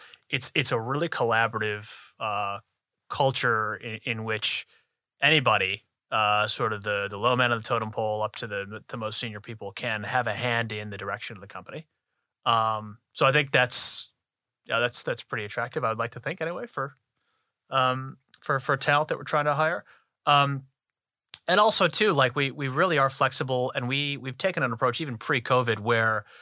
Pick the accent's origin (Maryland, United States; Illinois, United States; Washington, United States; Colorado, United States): Illinois, United States; Chicago; I grew up in Chicago, so it's the state of Illinois.